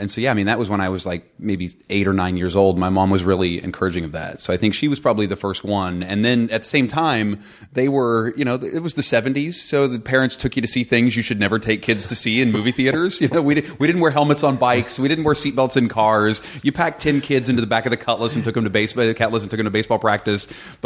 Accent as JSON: {"language": "English", "region": "West Virginia", "country": "United States", "tie": "born or raised there", "said": "And I grew up in West Virginia, and so Hollywood was a million miles away."}